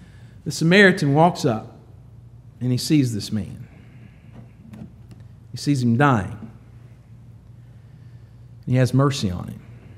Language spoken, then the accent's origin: English; the South, United States; I'm from the South. I grew up a child of the 80s.